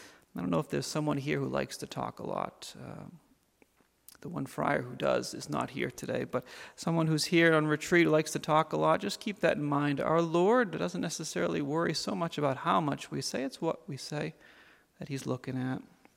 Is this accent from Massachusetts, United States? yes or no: yes; Massachusetts, United States; I would drive up to Boston, because I'm from Massachusetts.